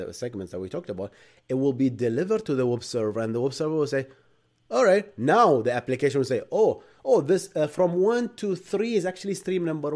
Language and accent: English; Bahrain; accent: Arab; English is a second language; I am originally from Bahrain. So I have a thick Arab accent.